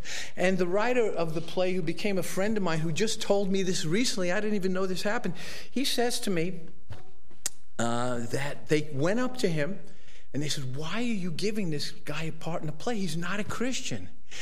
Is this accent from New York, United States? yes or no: yes; Brooklyn, New York, United States; accent: Brooklynese; And my Brooklynite or Brooklynese comes out. But I was born in Brooklyn. I was a Reformed Jew